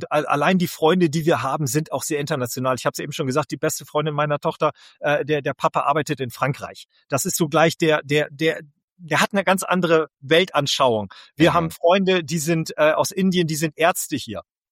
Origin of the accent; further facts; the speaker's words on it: Bremen, Germany; weil ich in Bremen aufgewachsen bin